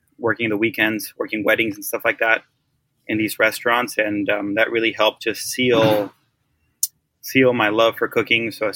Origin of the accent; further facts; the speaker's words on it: Oaxaca, Mexico; I'm from Oaxaca, and I've wanted to be a chef for a very long time now.